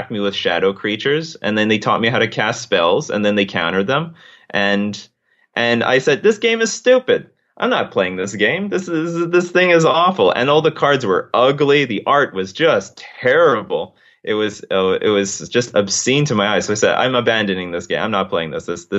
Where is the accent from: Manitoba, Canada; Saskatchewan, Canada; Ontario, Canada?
Manitoba, Canada; Winnipeg; Yeah, I am. This Arctic wasteland, the middle of nowhere.